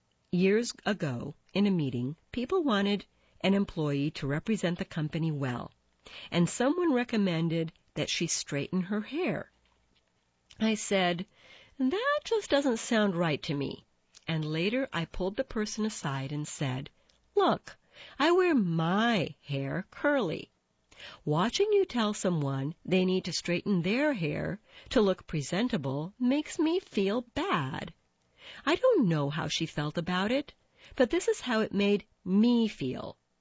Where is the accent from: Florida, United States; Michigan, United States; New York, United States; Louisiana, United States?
Michigan, United States; Detroit; Yes, I'm a black woman, CEO. Yes, I'm from Detroit. Yes, it's different.